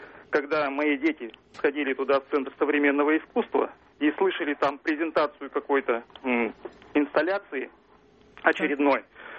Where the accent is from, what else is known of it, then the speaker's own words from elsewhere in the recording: Perm, Perm Krai, Russia; я из Перми.